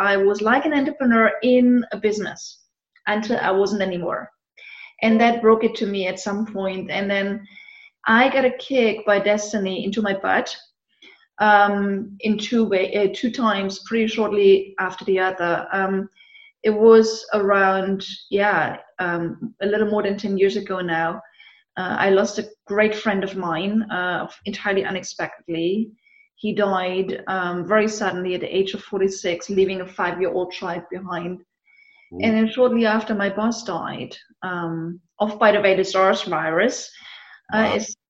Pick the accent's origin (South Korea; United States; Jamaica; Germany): Germany; eastern Germany; English is a second language; Well, you know, I grew up actually behind the wall on the Eastern German side.